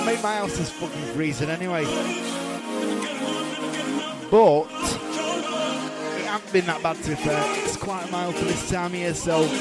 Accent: Runcorn, North West England, United Kingdom; I'm from Runcorn.

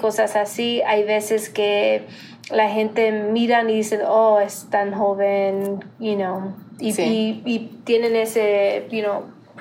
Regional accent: Cuba; yo siendo cubana, mi español está diferente.

